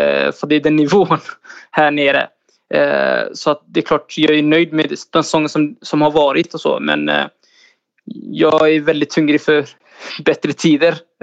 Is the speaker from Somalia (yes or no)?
yes; Somalia; Jag är från Östafrika från början, från Somalia.